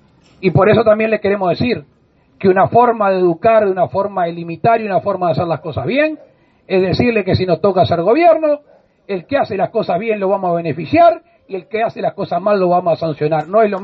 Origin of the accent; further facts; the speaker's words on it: Uruguay; Todos nosotros, si somos uruguayos y pertenecemos acá y vivimos en este territorio